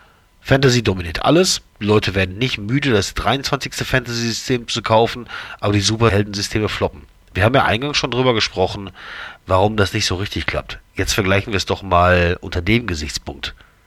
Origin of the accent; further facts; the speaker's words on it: North Rhine-Westphalia, Germany; wie man so schön bei uns im Pott sagt, Butter bei die Fische